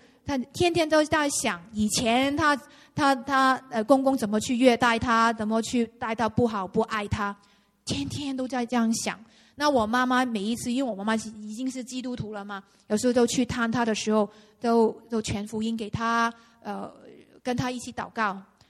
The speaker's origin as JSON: {"language": "Chinese", "country": "China", "said": "我们中国人呢，非常需要那个恩典。"}